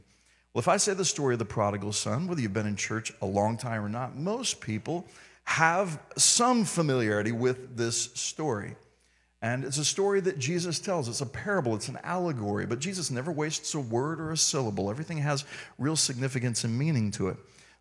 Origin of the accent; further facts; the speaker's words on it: the South, United States; I come from the South, and so we have a lot of interaction in the South.